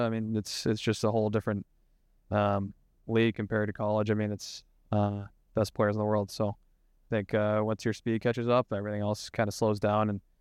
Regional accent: Boston, Massachusetts, United States; obviously I'll never not love Boston, you know, my hometown

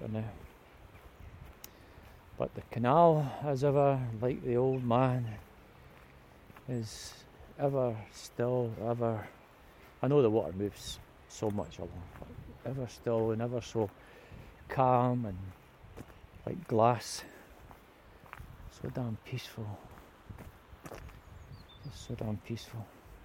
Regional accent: Bathgate, Scotland, United Kingdom; the other side of which run away down or out and towards my hometown of Bathgate.

